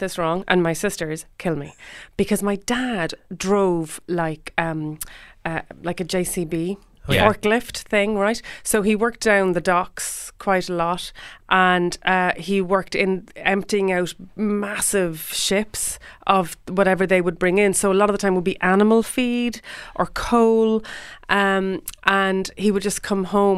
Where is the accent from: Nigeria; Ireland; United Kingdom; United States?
Ireland; Cork, Munster; we grew up on Quaker Road in Cork City, quite close to Capwell Bus Garage and like walking distance to town.